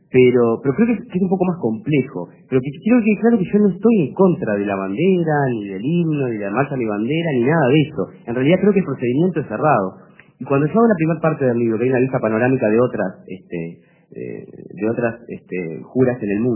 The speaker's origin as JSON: {"language": "Spanish", "country": "Uruguay", "said": "Y me siento muy uruguayo."}